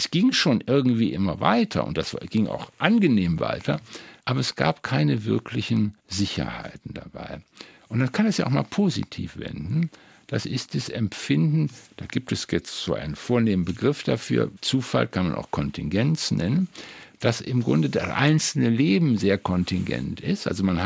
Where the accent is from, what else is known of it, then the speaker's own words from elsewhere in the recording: West Berlin, Berlin, Germany; dass ich meine Jugend in West-Berlin zugebracht habe.